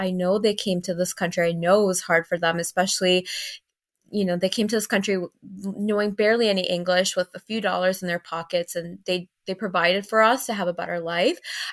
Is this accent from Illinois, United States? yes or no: yes; Chicago, Illinois, United States; also born or lived in Florida / Honduras; I was born and raised in Chicago, and then for some time I was living in Florida, then I worked in Seattle, and then I was back in Chicago.